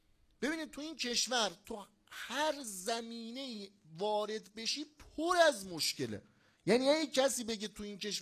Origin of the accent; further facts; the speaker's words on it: Tabriz, East Azerbaijan, Iran; first language Azerbaijani; Persian is a second language; now in Qom, Iran; من قم، یعنی 13 سال قم ساکنم ولی بچه تبریزم. چون 13 سال قمم خب فارسی حرف میزنیم، یه وقتی میرم تبریز اتوماتیک یادم میره فارسی حرف میزنم.